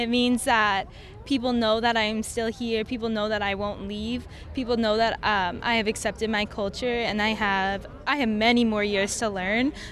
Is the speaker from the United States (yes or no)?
yes; United States; I am Native American. I am from the Meskwaki Nation, and I'm also half Hispanic.